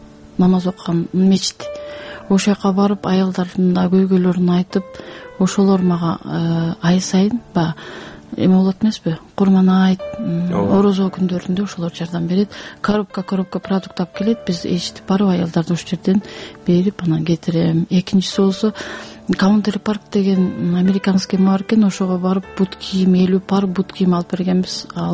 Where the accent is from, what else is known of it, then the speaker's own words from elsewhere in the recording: Naryn, Naryn Region, Kyrgyzstan; мен азыр Нарындан, өзүм Нарындыкмын